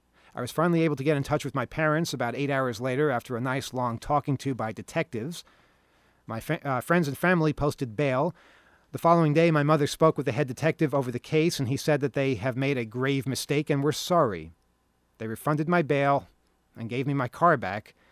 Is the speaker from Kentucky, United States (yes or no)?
no; Fort Smith, Arkansas, United States; In 1999, in my hometown of Fort Smith, Arkansas, there were a rash of vehicle and garage break-ins